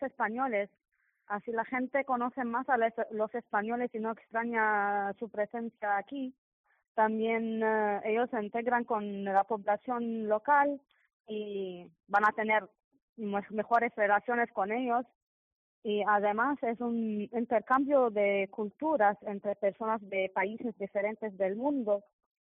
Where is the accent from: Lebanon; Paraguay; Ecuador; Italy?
Lebanon; South Governorate; Spanish is a second language; Yo soy del sur del Líbano, de un pueblo del distrito de Marzayún que se llama Clea.